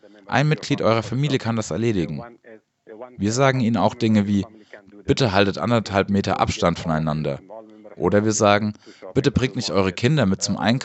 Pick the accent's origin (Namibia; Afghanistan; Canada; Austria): Afghanistan; Ja, ich bin aus Afghanistan.